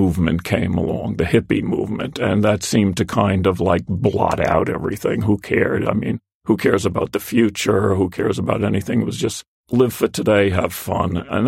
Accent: Palisades Park, New Jersey, United States; I grew up in Palisades Park. The next town over was Fort Lee.

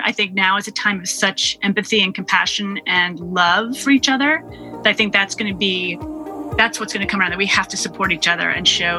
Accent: New York, United States; And I'm from New York, and I hate saying that, but it's not a comfortable place right now.

